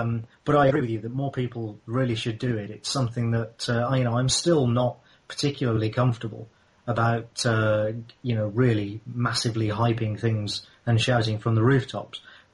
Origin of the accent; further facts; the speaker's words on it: England, United Kingdom; You know, I'm English.